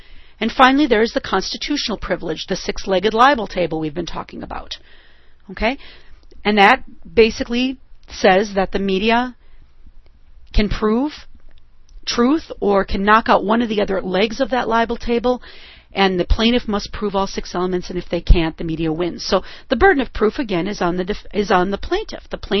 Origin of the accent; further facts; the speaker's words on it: Wisconsin, United States; Senator Proxmire from my home state of Wisconsin